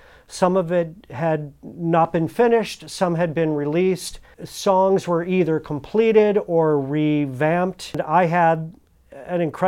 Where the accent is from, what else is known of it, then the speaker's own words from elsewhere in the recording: Cleveland, Ohio, United States; Musically, growing up in Cleveland was a wonderful place to learn my craft